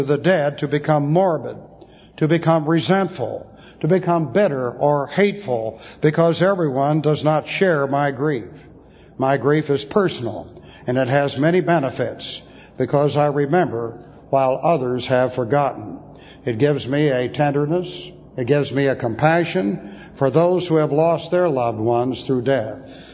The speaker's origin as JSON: {"language": "English", "town": "Beverly Hills", "region": "California", "country": "United States", "tie": "born or raised there", "said": "I had friends in the Ploesti raid with whom I grew up in Beverly Hills."}